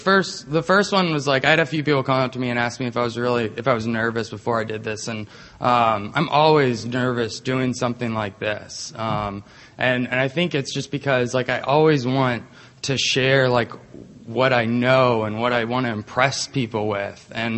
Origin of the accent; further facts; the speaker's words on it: Georgia, United States; And I'm from Georgia, by the way. Everybody's repped there where they're from. So, yeah, I'm from here. Welcome. But I was born and raised here